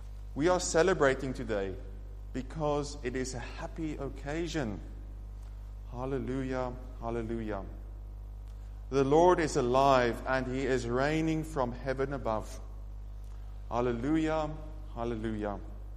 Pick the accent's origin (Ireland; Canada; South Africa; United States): South Africa; moved away as an adult; now in United Kingdom; So as you can hear, I'm from South Africa, and my family and I decided to come to Scotland to work for God.